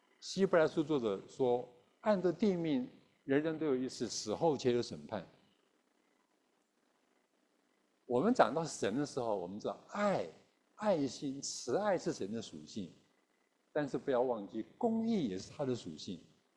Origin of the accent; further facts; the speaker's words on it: China; 但是我们中国人很聪明，中国人说什么？